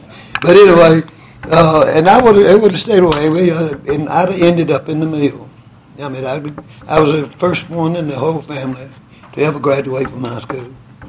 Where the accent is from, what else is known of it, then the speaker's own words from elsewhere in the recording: Griffin, Georgia, United States; I was born down in Griffin. It's Cotton Mill Town. 1931. It makes me 85. And it was pool. I mean, there's no other way around it. We were really dirt poor, cotton mill folks.